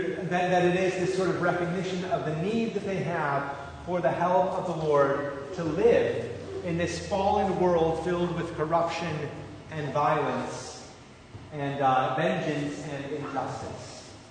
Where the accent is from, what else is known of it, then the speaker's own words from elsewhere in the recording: Michigan, United States; Growing up in Michigan, it was always amazing to me to think of people who live near state lines